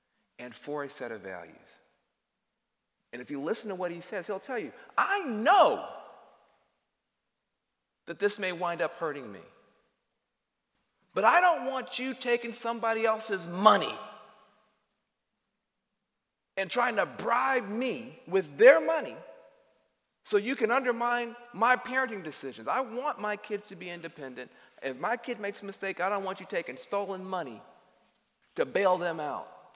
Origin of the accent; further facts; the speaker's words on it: the South, United States; I'm a Southerner. I grew up in the rural South. I grew up on the edge of a small town.